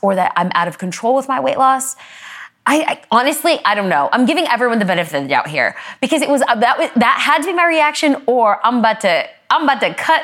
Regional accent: Los Angeles, California, United States; I grew up poor, and so I'm first generation American. I grew up in Los Angeles.

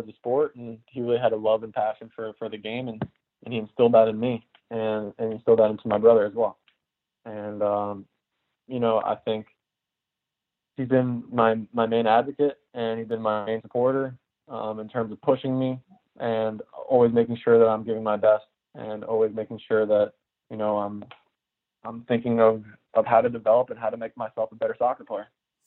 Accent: Glen Allen, Virginia, United States; I grew up in Glen Allen, Virginia, around 2 hours away from Washington, D.C.

